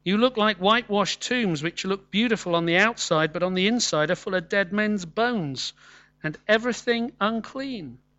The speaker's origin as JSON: {"language": "English", "region": "England", "country": "United Kingdom", "said": "Because as English folk, we often like to see the cup extremely half empty."}